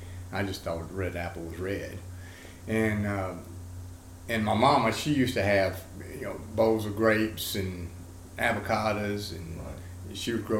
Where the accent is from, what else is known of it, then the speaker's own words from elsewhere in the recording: Georgia, United States; now in Nashville, United States; I came here from Georgia and around this time in 1982.